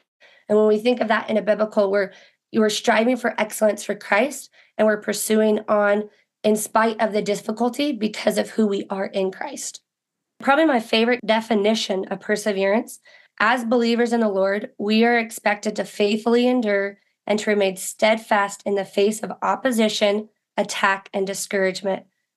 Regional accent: Idaho, United States; I am originally from Idaho. I've been out in California about the last 2 years

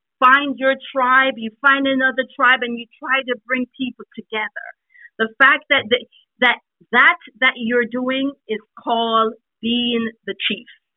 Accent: Jamaica; now in Atlanta, United States; Again, I'm from Jamaica, so, you know, any cold climate place was out of the way.

